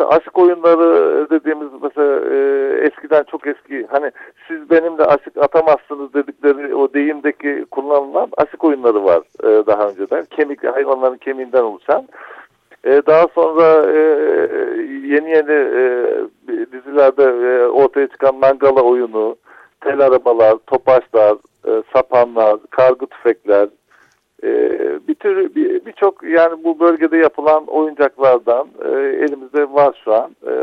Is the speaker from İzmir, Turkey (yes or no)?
yes; Ödemiş, İzmir, Turkey; ben Ödemişliyim kendim. Burada doğdum, büyüdüm, burada yaşadım.